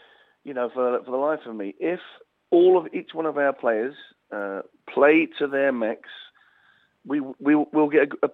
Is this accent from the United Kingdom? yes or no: yes; England, United Kingdom; I'm English through and through